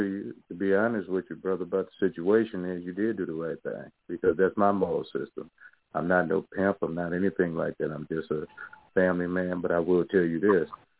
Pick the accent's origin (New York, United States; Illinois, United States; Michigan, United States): Michigan, United States; Detroit; You know, I'm from Detroit.